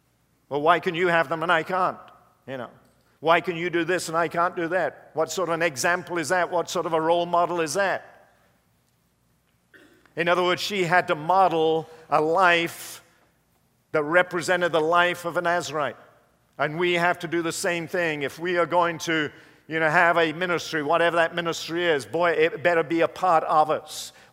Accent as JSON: {"language": "English", "region": "England", "country": "United Kingdom", "tie": "born or raised there", "said": "I was raised in England."}